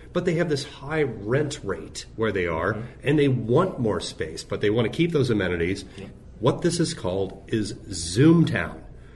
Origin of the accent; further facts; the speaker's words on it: Chicago, Illinois, United States; I'm from Chicago.